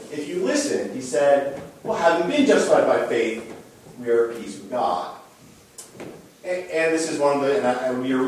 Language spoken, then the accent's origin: English; Iowa City, Iowa, United States; Particularly notable, again, that I grew up in Iowa City, where I was reminded of how close those ties were to the Lutherans who seemed to be surrounding us on every street corner.